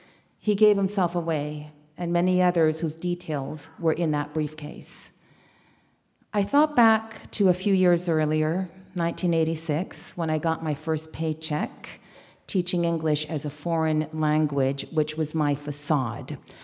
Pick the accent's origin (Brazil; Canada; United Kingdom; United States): Canada; also born or lived in Chile; I was born in Chile and raised in Canada. In 1986, when I was 18 years old, I went back to South America for 4 years